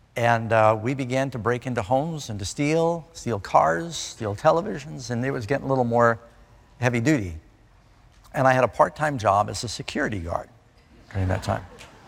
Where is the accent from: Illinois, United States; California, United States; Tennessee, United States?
California, United States; Burbank; born there; I was born in Burbank, California. And Dad and Mom split. He ended up moving his business to Miami Beach. Mom moved to New York City. My brother and I moved around through these different places.